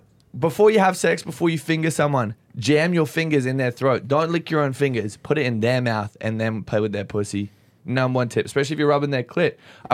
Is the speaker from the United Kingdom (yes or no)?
no; Australia; I'm Australian.